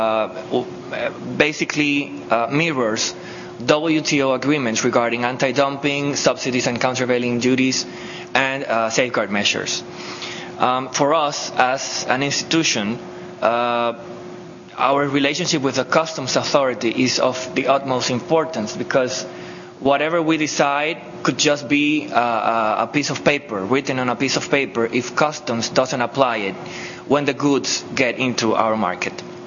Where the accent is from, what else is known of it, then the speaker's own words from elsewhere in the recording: Dominican Republic; I am from the Dominican Republic.